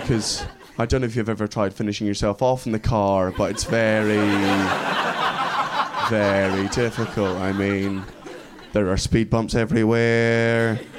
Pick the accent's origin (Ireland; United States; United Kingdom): United Kingdom; Scotland; despite the fact that I am from Fife.